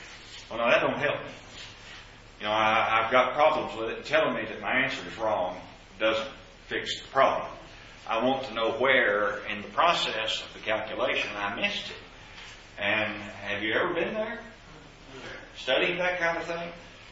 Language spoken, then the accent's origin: English; Kentucky, United States; when I was growing up in Kentucky, there was an expression that became pretty popular